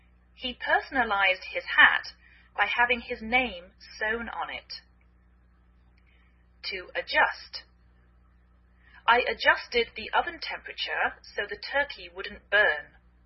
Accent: England, United Kingdom; now in United States

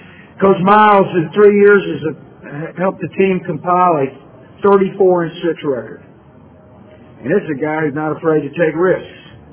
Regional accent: Texas, United States; being raised in Texas and growing up in Texas, I've got a lot of friends in Louisiana.

